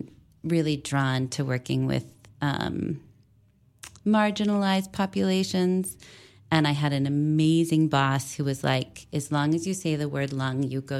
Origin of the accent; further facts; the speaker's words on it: St. Louis, Missouri, United States; So I grew up in St. Louis, Missouri, then went to college at Duke University in North Carolina